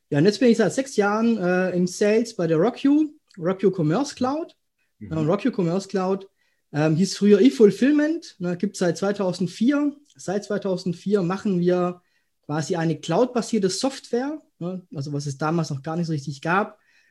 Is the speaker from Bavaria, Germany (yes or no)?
no; Schwäbisch Hall, Baden-Württemberg, Germany; Und danach hat es mich dann beruflich quasi verschlagen, zurück in meine Heimat, in Schwäbisch Hall.